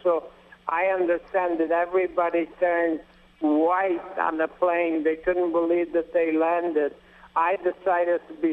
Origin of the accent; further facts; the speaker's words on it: Brazil; not because I'm from Brazil